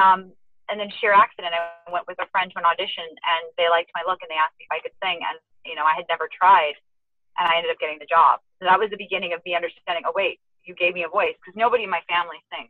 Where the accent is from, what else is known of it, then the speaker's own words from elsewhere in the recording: Las Vegas, Nevada, United States; So went from, you know, growing up in Vegas and having a nice lifestyle, my father being incarcerated, then my mom being a single mother